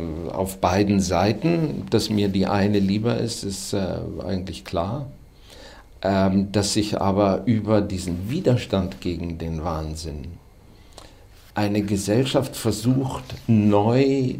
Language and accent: German; Austria; ich bin aus Österreich, finden Sie das einfach?